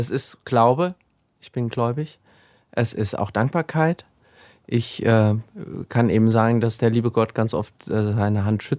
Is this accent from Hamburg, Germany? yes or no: no; Gelnhausen, Hesse, Germany; Ich bin gläubiger Christ und das habe ich mir stechen lassen, weil ich so eben meine Heimatstadt Gelnhausen und den lieben Gott sozusagen immer bei mir habe.